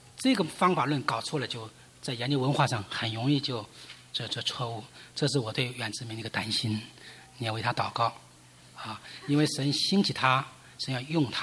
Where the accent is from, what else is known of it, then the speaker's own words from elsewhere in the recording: China; 我也被请去，因为我是中国人